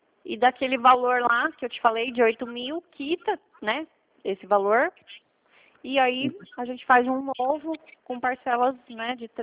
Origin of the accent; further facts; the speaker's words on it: São Paulo, Brazil; Eu sou daqui de São Paulo.